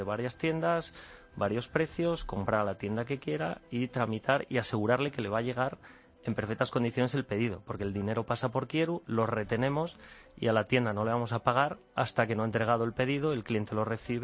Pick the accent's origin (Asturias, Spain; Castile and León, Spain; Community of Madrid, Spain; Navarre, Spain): Asturias, Spain; Porque somos asturianos.